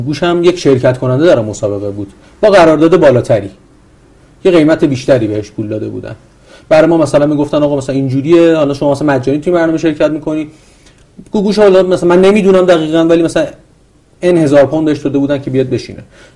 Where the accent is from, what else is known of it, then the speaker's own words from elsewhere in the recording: Iran; من به عنوان یک ایرانی قبل از اون برنامه هم تصمیم داشتم وقت زمانی که درسم تموم بشه برگردم به ایران